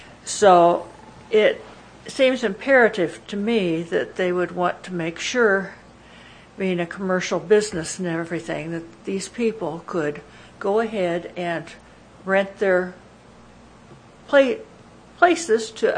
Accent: Big Bear Park, California, United States; I'm from Big Bear Park, which is right next to the area.

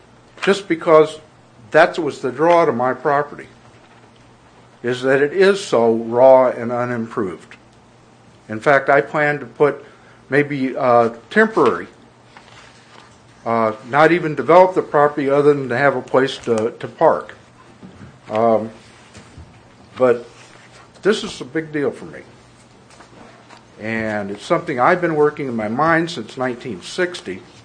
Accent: Washington, Missouri, United States; I'm from Washington, Missouri. I had to drive down here because I couldn't get information about what was going to be proposed.

